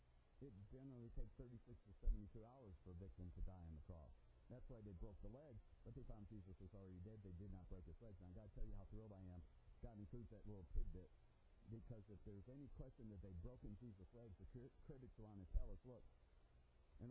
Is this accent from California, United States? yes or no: no; Detroit, Michigan, United States; When we lived in, when I was a kid growing up in Detroit, at one point we lived in Livonia, a western suburb of Detroit